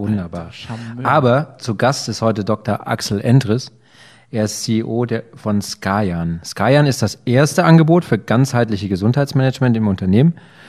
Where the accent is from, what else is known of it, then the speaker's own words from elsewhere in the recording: Cologne, North Rhine-Westphalia, Germany; für mich als Kölner